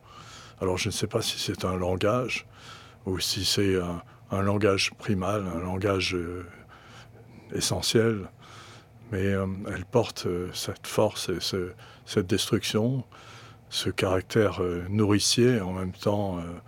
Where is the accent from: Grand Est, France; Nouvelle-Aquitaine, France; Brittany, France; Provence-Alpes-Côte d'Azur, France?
Brittany, France; je suis breton d'origine, que ma famille vit à l'île Maurice